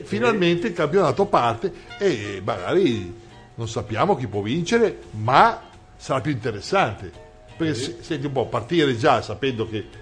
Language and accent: Italian; Arese, Lombardy, Italy; sono di Arese.